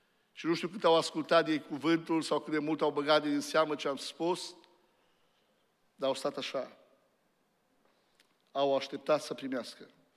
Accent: Romania; Nu se compară, suntem așa de binecuvântați ca români.

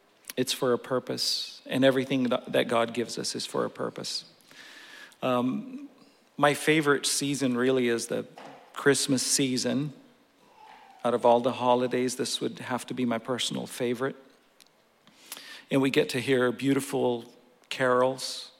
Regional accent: Portland, Oregon, United States; And growing up in Portland, it was Clackamas Town Center Mall.

